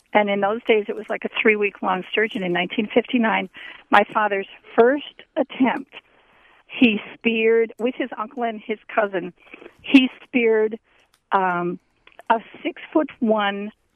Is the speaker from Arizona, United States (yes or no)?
no; Wisconsin, United States; now in Milwaukee, United States; I'm originally from the Fox River Valley